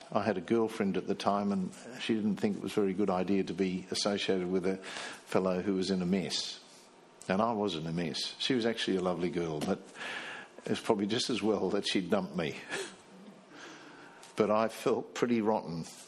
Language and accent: English; South Africa; now in Australia; when I came to Australia, I was brought up in South Africa, and you were disciplined.